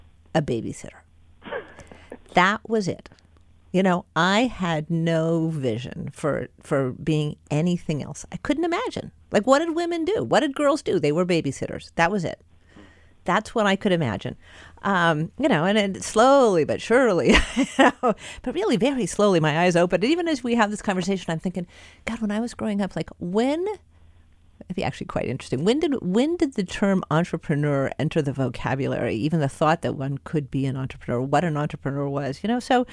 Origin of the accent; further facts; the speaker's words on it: California, United States; growing up in Silicon Valley before it was Silicon Valley, to be clear, you know, and in a well-to-do family.